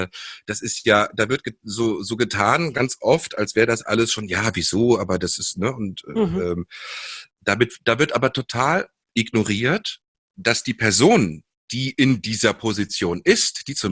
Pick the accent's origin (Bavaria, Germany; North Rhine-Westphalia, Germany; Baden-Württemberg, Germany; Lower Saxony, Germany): Lower Saxony, Germany; Münchehof; Wir sind in Seesen am Harz aufgewachsen … Ja, ja, und sogar noch beide auf Dörfern. Ich in Münchehof